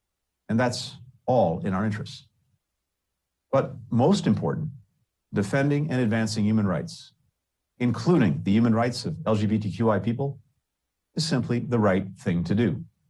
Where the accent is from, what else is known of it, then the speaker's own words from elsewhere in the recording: United States; This matters to me as a person and as an American.